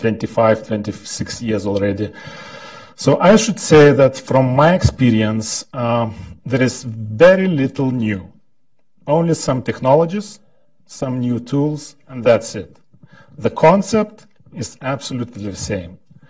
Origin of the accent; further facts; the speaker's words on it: Lithuania; English is a second language; I'm from Lithuania, and I still remember how Russians fought with us, just stood with us near our parliament when Soviet tanks ran on our people.